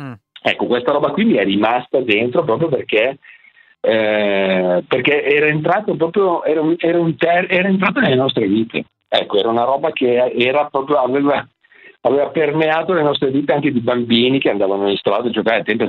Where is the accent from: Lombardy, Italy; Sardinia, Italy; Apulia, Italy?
Lombardy, Italy; Cusano Milanino; Io sono di Cusano Milanino.